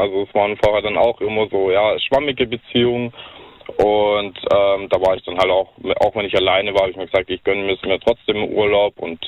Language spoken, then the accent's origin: German; Baden-Württemberg, Germany; Natürlich bin ich auch gerne in meiner Heimat am See.